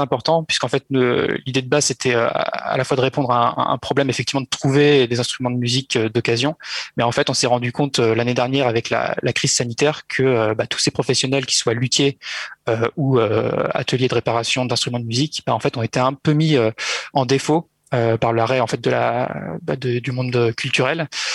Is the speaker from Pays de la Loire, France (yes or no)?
yes; Pays de la Loire, France; donc je suis originaire de Mayenne et c'est donc là-bas justement où j'ai appris à jouer de la musique